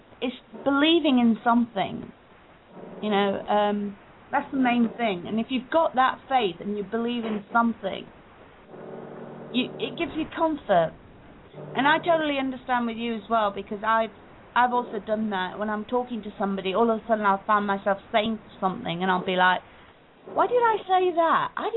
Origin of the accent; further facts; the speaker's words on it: India; I mean, my mum was a very religious lady. I'm Indian, so my mother was very religious.